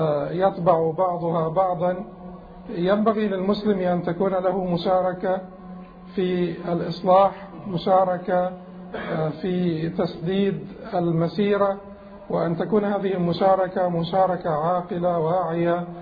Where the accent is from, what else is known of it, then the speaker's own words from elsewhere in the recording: Egypt; تمر بها بلادنا مصر